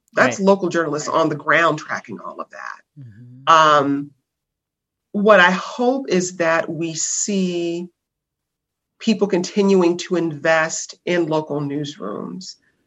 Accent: Detroit, Michigan, United States; And I loved growing up in Detroit. Our neighborhood was really close knit.

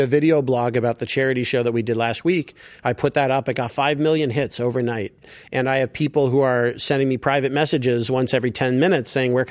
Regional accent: United States; And as an American doing comedy there, I have opportunities that are available because the comedy scene is growing so quickly.

